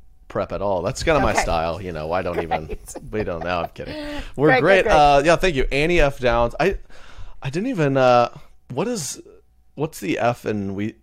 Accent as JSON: {"language": "English", "country": "United States", "said": "I just know I'm so American."}